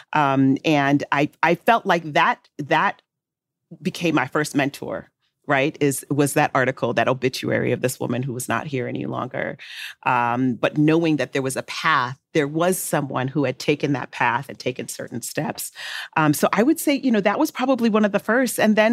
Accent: Chicago, Illinois, United States; Because I'm from Chi-Town, and my partner in the group, Meredith, was from New Jersey, the Garden State.

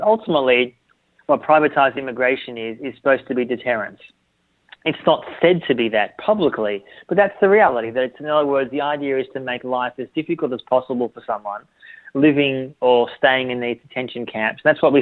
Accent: Australia; now in Europe; Australia, my home country.

